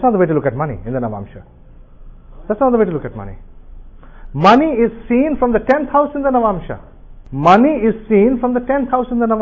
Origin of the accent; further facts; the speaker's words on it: Odisha, India; English is a second language; I'm from Orissa and her mother tongue is totally different.